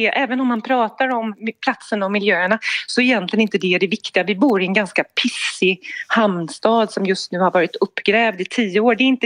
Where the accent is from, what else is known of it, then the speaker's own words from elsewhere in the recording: Gothenburg, Västra Götaland County, Sweden; Nummer två tycker jag är som göteborgare och hagabo.